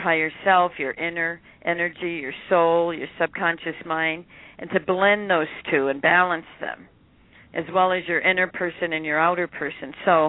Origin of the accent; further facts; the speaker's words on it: Detroit, Michigan, United States; now in La Mesa, United States; Well, to start off, I'm originally from Detroit, Michigan, for all you Michiganders out there, and I know they're a bit cold with the weather. I'm in Southern California now, a little bit outside of San Diego. It's a little town called La Mesa.